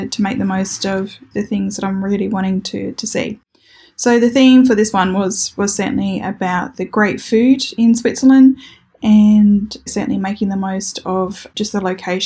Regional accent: Australia; because being Australian, coming to the UK and to Europe, it's such a long way to come

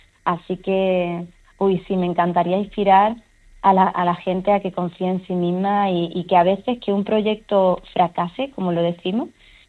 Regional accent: Canary Islands, Spain; Yo soy medio alemana y medio andaluza, y yo llegué a los 12 años a Lanzarote.

